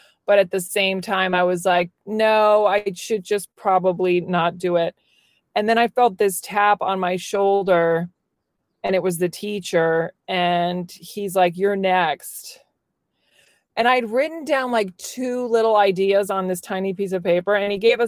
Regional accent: Virginia, United States; moved away as an adult; Like I grew up in Virginia and I only knew stand-up through, like, I knew Seinfeld was a stand-up

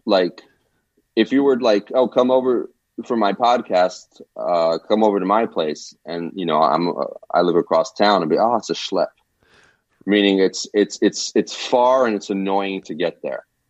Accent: New York, United States; I'm Jewish and I'm coming from the New York Jewish culture.

